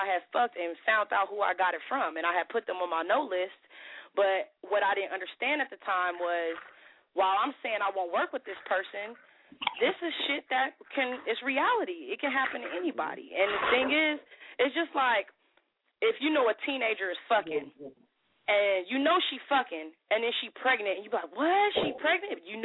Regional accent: Oakland, California, United States; I'm from Oakland. I'm from West Oakland, California.

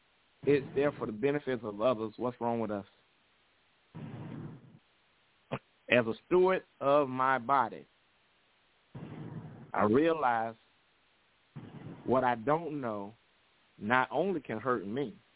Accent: Florida, United States; Y'all know I'm from Florida.

